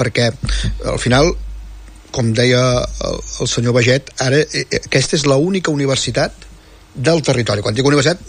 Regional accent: Manresa, Catalonia, Spain; que som de Manresa

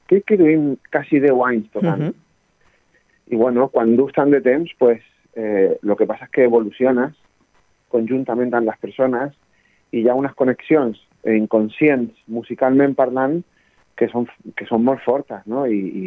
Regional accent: Canary Islands, Spain; jo soc de Canàries i ara tenim una situació geogràfica molt especial

